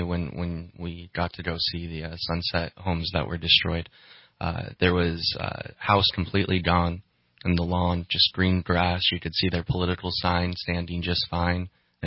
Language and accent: English; Redding, California, United States; Yeah, I grew up in Redding.